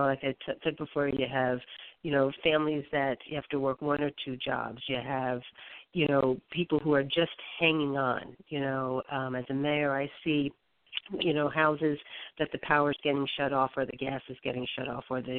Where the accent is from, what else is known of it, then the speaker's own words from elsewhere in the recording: New Jersey, United States; I think those of us that are born and raised in New Jersey, you know, are having someone take a shot at us is nothing new, right?